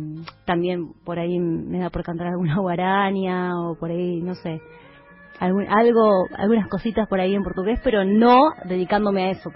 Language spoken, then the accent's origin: Spanish; Buenos Aires, Argentina; born there; Yo nací en Capital Federal.